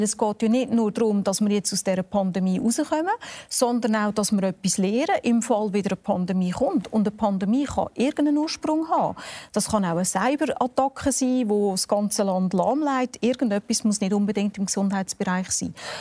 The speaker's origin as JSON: {"language": "German", "region": "Aargau", "country": "Switzerland", "said": "Ich komme aus dem Kanton Aargau."}